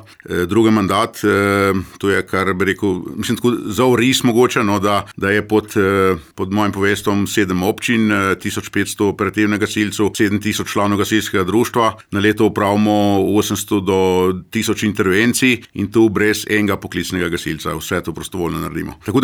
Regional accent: Nadlesk, Littoral–Inner Carniola, Slovenia; jaz sem doma iz Nadleska, to je ta, rekel, dežela pod Snežnikom.

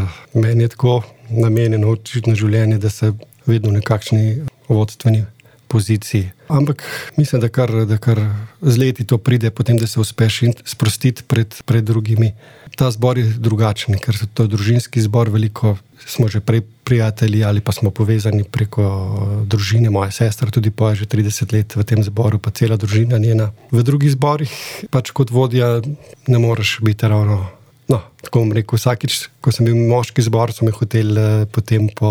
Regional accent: Rakek, Inner Carniola–Karst, Slovenia; In pa Rakek, zato ker smo bili iz Rakeka takrat. Takrat smo res bili večinoma iz Rakeka in iz Ivanega sela.

